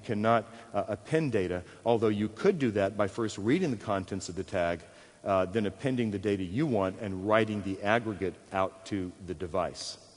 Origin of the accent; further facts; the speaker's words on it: Concord, Tennessee, United States; it's currently pretty cold back in my hometown of Concord, Tennessee.